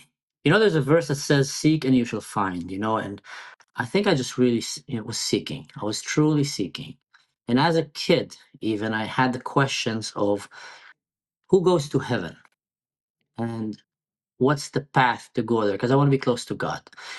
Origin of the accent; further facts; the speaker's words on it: Israel; So just like you said, I'm a Druze, born and raised in Israel. My family is very Israeli, very Zionist, very patriotic.